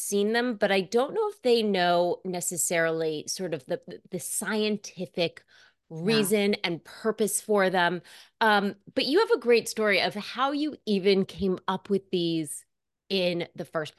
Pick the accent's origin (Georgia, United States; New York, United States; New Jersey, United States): New York, United States; I know I grew up in New York, born, bred.